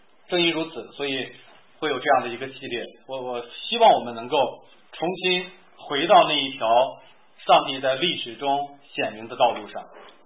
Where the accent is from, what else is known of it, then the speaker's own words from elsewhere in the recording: Northeast China, China; 发现当地人他们自古就像咱们东北人一样崇拜